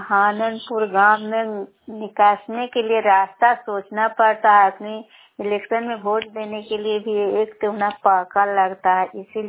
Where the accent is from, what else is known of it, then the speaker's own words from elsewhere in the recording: Manpur, Bihar, India; ग्राम मानपुर दमोदरपुर पंचायत है और नालंदा जिला की निवासी हूँ।